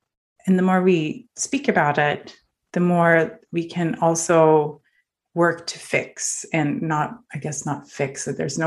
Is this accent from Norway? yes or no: yes; Norway; Well, so I grew up in Norway and my grandmother, she's from Northern Norway.